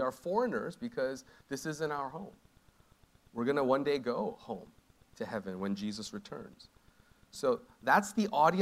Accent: Canada; now in New York, United States; I'm originally from Canada, but currently living in Bayside, Queens. I've been in New York for about 15 years

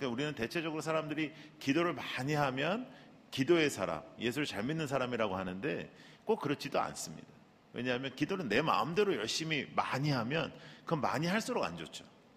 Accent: United States; also born or lived in South Korea; 저는 저희 아버님께서 미국에서 목회를 하셔서 이제 제가 초등학교 6학년 때 이제 미국으로 이민을 왔습니다. 그래서 이제 미국에서 컸습니다.

